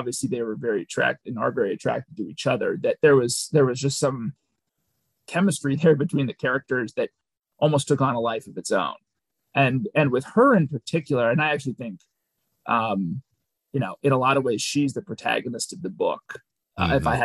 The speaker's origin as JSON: {"language": "English", "town": "Minneapolis", "region": "Minnesota", "country": "United States", "said": "I think that's probably a Texas thing coming out there, even though I'm from Minneapolis."}